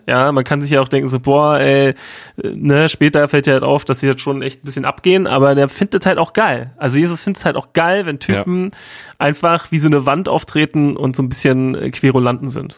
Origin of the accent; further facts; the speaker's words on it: East Germany, Germany; ich bin ja Ossi